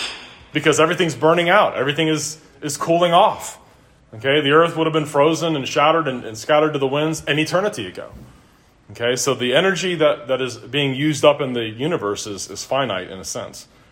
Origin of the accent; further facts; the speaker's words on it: Cincinnati, Ohio, United States; When I was growing up in Cincinnati